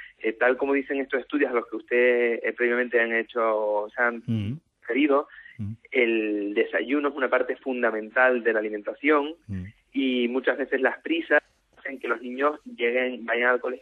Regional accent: Canary Islands, Spain; now in Valencia, Spain; Yo, aunque, bueno, no soy valenciano, soy canario

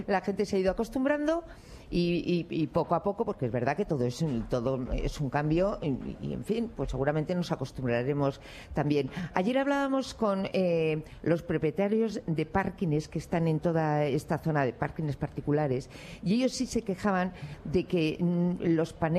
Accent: Bilbao, Basque Country, Spain; yo soy de Bilbao. Si a mí, cuando iba al colegio y tenía que ir por la Gran Vía de Bilbao

